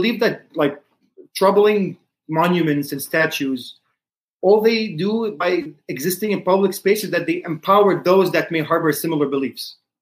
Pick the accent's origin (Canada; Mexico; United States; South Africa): Canada; Maybe it's because I grew up on Jefferson Boulevard in Canada as a kid